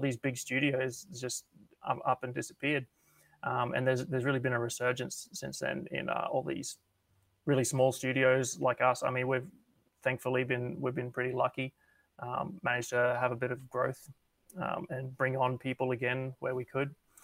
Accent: Brisbane, Queensland, Australia; I'm from Brisbane, but I was living in Sydney for 4 or 5 months working there

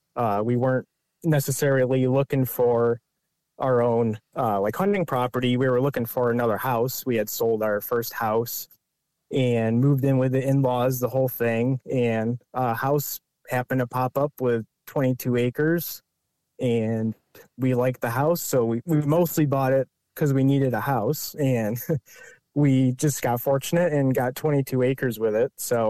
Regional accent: Massachusetts, United States; Sure. I'm originally from Berkshire County, Massachusetts. Currently live in New York State.

